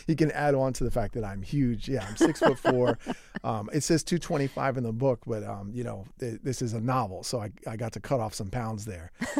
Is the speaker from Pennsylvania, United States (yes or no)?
yes; Philadelphia, Pennsylvania, United States; accent: Philly; But I also speak, you know, the way my father speaks when I'm at his house. And that's as an Irish-American in Philly.